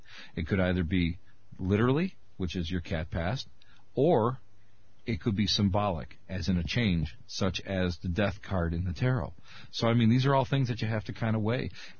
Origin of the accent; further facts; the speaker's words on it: Scotland, United Kingdom; it's free because I'm Scottish